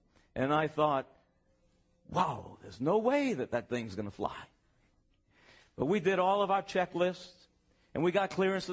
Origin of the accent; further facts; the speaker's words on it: Louisiana, United States; When I was a little boy growing up in Louisiana, every summer we'd go out to the beach on the golf.